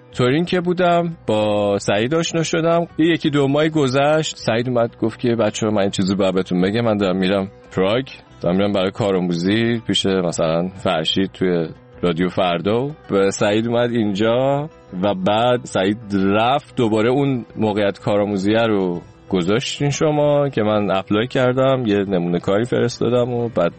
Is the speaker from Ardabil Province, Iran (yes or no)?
no; Isfahan, Iran; من اصفهان به دنیا اومدم